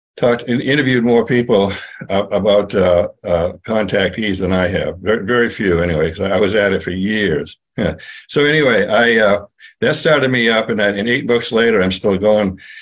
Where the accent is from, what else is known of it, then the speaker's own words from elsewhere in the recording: Maine, United States; now in Sedona, United States; I grew up in Maine